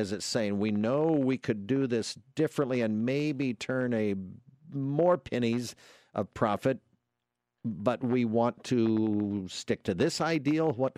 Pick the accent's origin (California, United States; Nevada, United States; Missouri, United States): Missouri, United States; Macon; I grew up in Macon, Missouri.